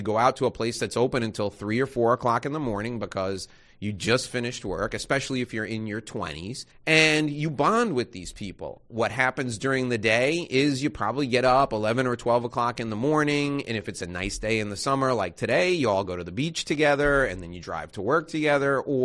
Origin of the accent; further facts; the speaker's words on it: New York, United States; I grew up in New York my whole life. I had never been exposed to guns.